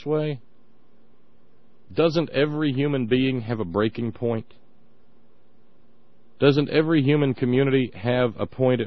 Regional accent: Alabama, United States; also born or lived in Atlanta, Georgia; I grew up in Alabama, so, you know, I kind of got a right to say this stuff. I lived in Atlanta, so I kind of got a right to say this stuff.

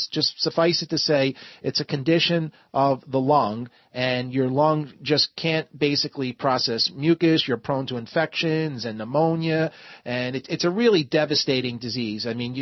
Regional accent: Pennsylvania, United States; There's a 10-year-old young girl in Pennsylvania, my home state

